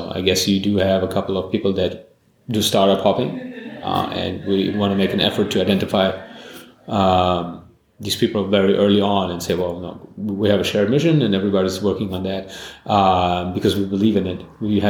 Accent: Berlin, Germany; So I'm actually a Berliner.

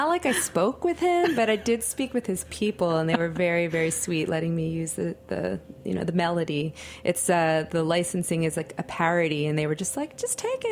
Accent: Miami, Florida, United States; also born or lived in New York City, United States; growing up in Miami, but especially in New York City

